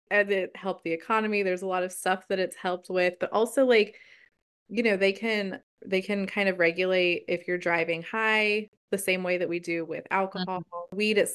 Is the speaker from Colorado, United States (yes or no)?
yes; Colorado, United States; Because like, so I'm from Colorado.